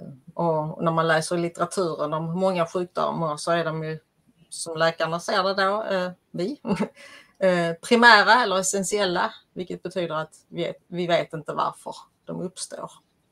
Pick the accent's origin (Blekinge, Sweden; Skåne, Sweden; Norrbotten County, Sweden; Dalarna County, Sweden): Skåne, Sweden; Jag är ju från Skåne.